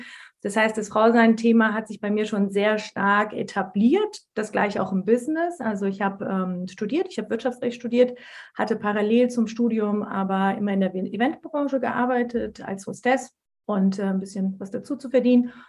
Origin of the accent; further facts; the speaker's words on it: Turkey; Ich bin Türkin, bin eine Frau, bin als Türkin auf die Welt gekommen